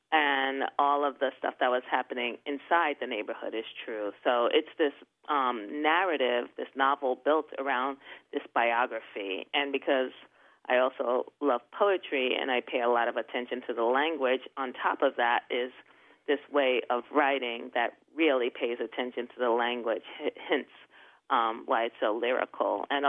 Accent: Brooklyn, New York, United States; I ended up getting the house that I grew up in Bushwick and bearing witness to how the neighborhood was so quickly changing

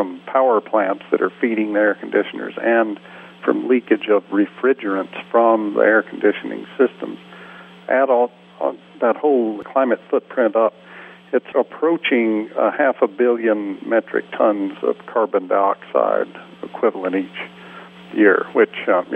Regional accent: Georgia, United States; Yeah, I grew up in Georgia in the late 50s and in the 60s when I was a kid.

